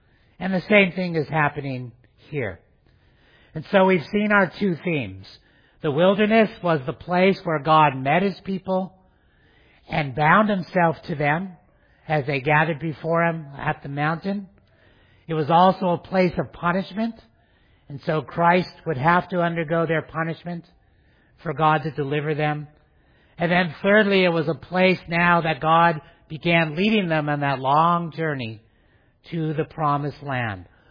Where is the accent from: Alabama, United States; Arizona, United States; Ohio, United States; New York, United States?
Arizona, United States; I grew up in Arizona and I grew up in the desert.